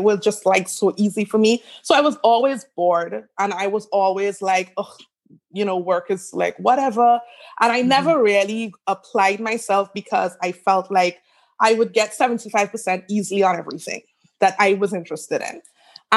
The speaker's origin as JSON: {"language": "English", "country": "Trinidad & Tobago", "tie": "born or raised there", "also_born_or_lived": "St. Vincent", "said": "I've lived all over the Caribbean. I am Trinidadian and Vincentian. I was born in St. Vincent. All my formative years were in Trinidad."}